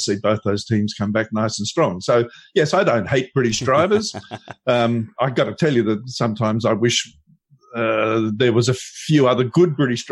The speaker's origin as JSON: {"language": "English", "country": "Australia", "said": "Well, I can't speak for all Aussies, but I can speak for myself."}